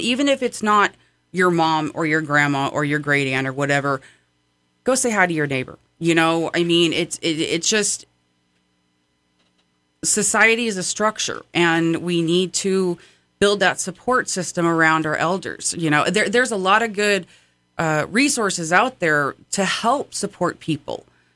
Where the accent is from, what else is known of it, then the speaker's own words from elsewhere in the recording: California, United States; You know, I live here. I am born and raised in the North State.